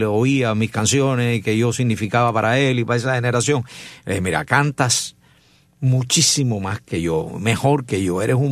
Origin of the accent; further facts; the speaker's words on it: Cuba; Agradecer a los cubanos, a los que están allá en mi país